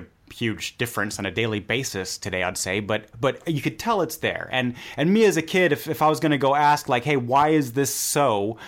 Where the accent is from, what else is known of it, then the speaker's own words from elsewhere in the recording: Germany; growing up in Germany, I would say things did change